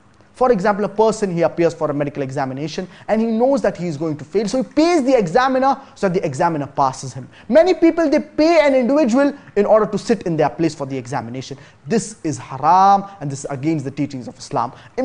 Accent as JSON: {"language": "English", "country": "India", "said": "I'm from India. I'm a store manager by profession."}